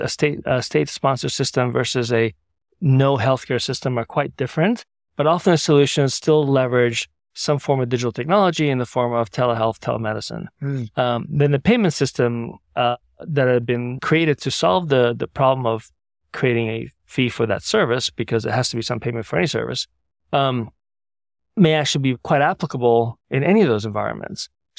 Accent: Sydney, New South Wales, Australia; I grew up in Sydney from 1973 to 1980, which dates me a little bit. I was a young man, went to school just up the street here.

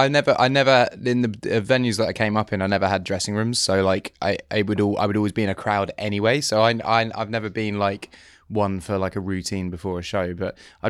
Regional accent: United Kingdom; But yeah, I think like being British, I always would like a British driver to win.

